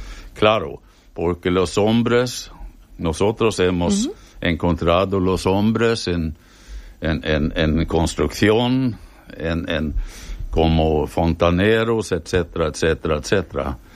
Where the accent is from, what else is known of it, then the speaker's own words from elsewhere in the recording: Sweden; Y somos pocos suecos